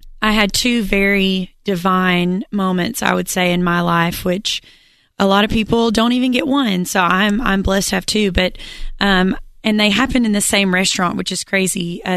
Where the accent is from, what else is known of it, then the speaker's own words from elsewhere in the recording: Muscle Shoals, Alabama, United States; So I'm from Muscle Shoals, Alabama, which is sounds like it's on like the bottom coast, but it's actually Northwest Alabama.